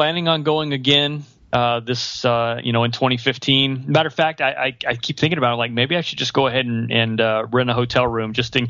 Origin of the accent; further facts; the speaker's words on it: Texas, United States; And, yeah, I'm from Texas. We call them creeks.